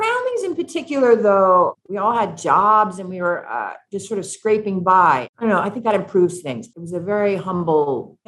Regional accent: Boston, Massachusetts, United States; my sister and I grew up in Boston … decided to go to Tulane.

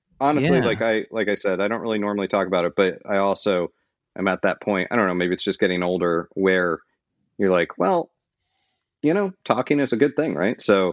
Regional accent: Florida, United States; I grew up in Florida. Skunk ape is like our national animal.

